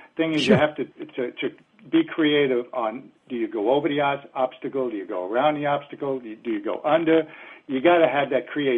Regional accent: New York, United States; I'd done some bad things growing up in New York, but I was growing up in New York.

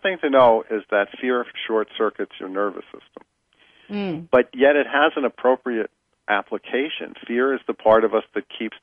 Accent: Brooklyn, New York, United States; I grew up in Brooklyn, speaking of the East Coast

